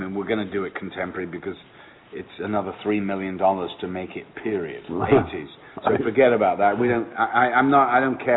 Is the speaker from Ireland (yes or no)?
no; England, United Kingdom; and I'm from England, so things in England are a little more measured and a little more relaxed